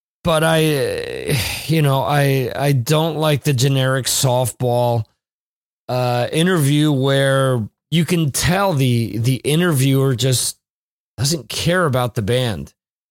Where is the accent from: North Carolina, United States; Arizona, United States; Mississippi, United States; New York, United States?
New York, United States; See, growing up in the New York area as a Rangers fan, I've never heard that.